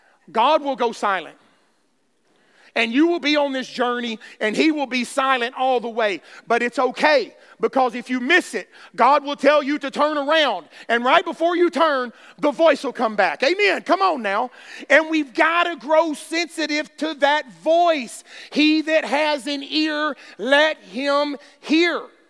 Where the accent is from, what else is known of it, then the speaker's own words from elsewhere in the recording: Alabama, United States; I don't need country directions. And I'm from Alabama.